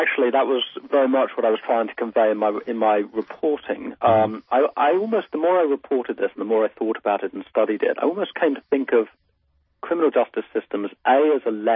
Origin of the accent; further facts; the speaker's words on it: England, United Kingdom; your listeners will realize I'm from England originally.